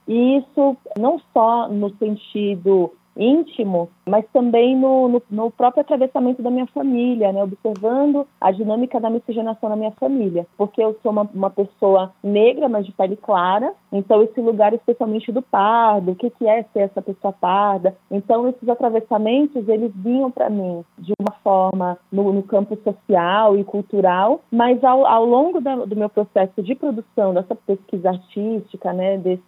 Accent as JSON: {"language": "Portuguese", "region": "São Paulo", "country": "Brazil", "tie": "born or raised there", "said": "Eu cresci, eu nasci em São Paulo, morei a maior parte da minha vida na periferia de São Paulo."}